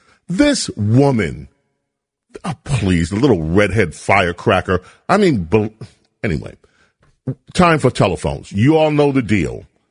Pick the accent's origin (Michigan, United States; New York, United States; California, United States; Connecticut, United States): New York, United States; Jamaica; Oh, my hometown. Hi, Lynn.